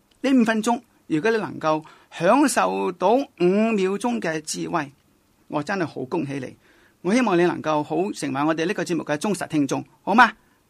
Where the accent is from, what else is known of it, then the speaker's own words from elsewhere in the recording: Hong Kong; 我虽然是一个神父，但我记得我是一个香港人来的，一个中国人来的，一个人。